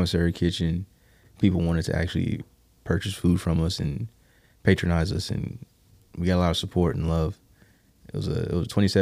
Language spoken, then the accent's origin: English; Evansville, Indiana, United States; also born or lived in Providence, Rhode Island / Charlotte, North Carolina; So I grew up here in Evansville. I left for college.